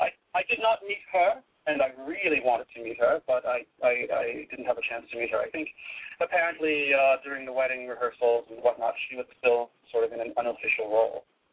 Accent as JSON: {"language": "English", "town": "Detroit", "region": "Michigan", "country": "United States", "tie": "born or raised there", "said": "growing up in Detroit, one always heard wonderful music."}